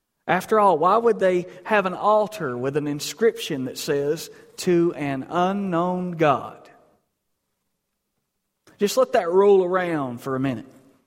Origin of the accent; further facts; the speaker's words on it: Stony Creek, United States; that's a big word, and I'm from Stony Creek